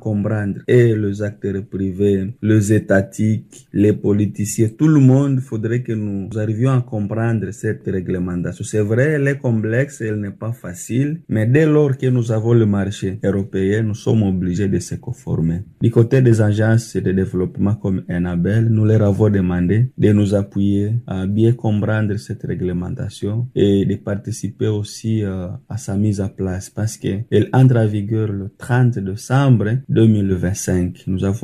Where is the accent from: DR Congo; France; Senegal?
DR Congo; chez les producteurs réunis dans des différentes coopératives chez nous en RDC